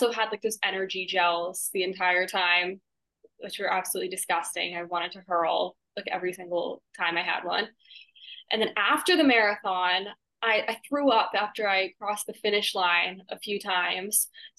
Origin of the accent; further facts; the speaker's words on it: Manhattan, New York, United States; I absolutely loved growing up in Manhattan. I can't imagine myself anywhere else.